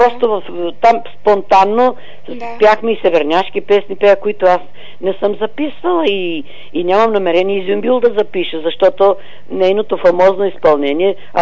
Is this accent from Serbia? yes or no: no; Kastoria, Western Macedonia, Greece; а ние сме от Костур